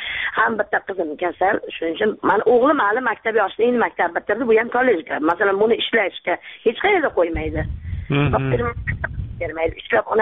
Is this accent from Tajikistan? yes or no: no; Samarkand, Samarqand Region, Uzbekistan; Samarqand.